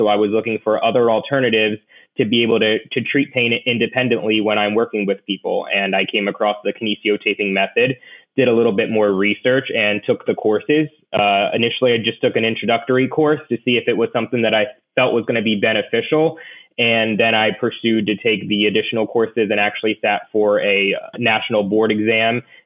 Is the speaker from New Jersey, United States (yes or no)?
yes; New Jersey, United States; I grew up in Jersey, so I was familiar with the hospital organization.